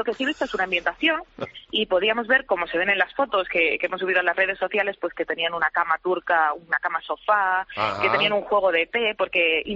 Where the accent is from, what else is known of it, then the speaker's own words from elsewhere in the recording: Madrid, Community of Madrid, Spain; Para mí ha sido todo un descubrimiento siendo madrileño